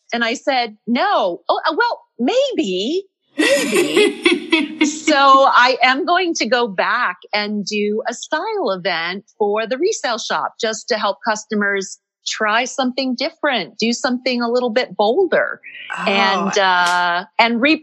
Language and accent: English; Michigan, United States; moved away as an adult; now in California, United States; So I'm a girl from Michigan that ended up in California for work in 1987.